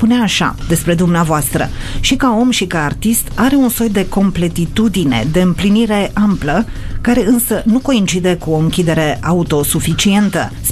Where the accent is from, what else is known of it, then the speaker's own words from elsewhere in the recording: Iași, Iași County, Romania; și nu doar suntem din Iași, este important acest dialog